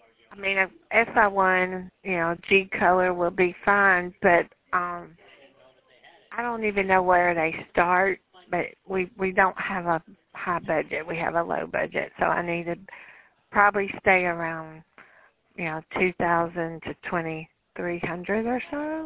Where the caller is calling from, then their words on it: Decatur, Alabama, United States; I'm calling from Jimmy Smith Jewelers in Decatur, Alabama.